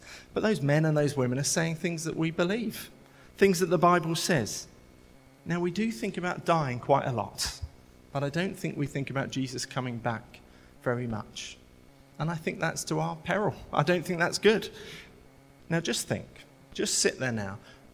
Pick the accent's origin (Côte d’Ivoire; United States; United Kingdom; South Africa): United Kingdom; England; we look at and think, you do know we're English. We don't do it like that.